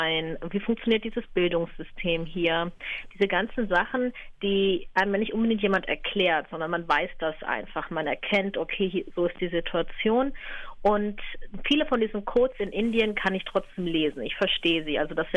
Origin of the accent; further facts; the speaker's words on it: Germany; Ja, Deutschland ist definitiv meine Heimat. Ich sage aber trotzdem, wenn mich Leute fragen, dass ich 100% Deutsch und 100% Indisch bin